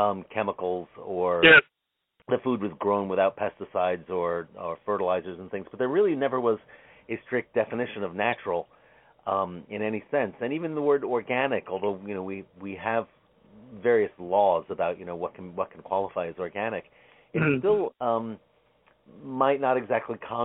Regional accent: New Jersey, United States; Yeah, it was about, I don't know, half an hour from New Brunswick. I grew up in Monmouth County.

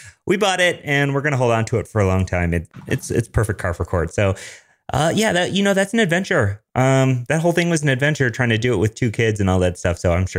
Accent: Denver, Colorado, United States; I'm a developer from Denver here.

